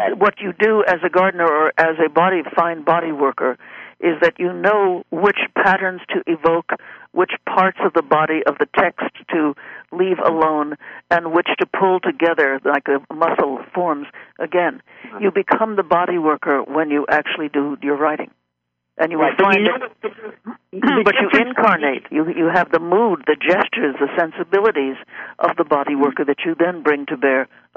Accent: Brooklyn, New York, United States; born there; I was born in Brooklyn, in Shore Road.

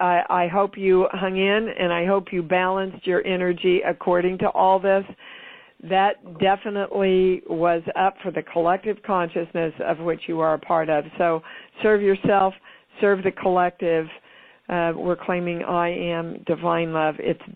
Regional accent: Kansas, United States; I'm from Kansas.

